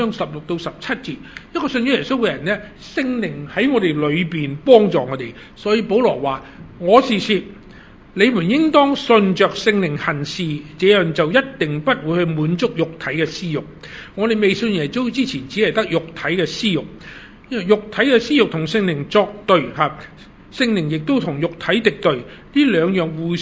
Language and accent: Cantonese; China; 咁因為我哋中國人都有句話講：江山易改，本性難移，係嘛？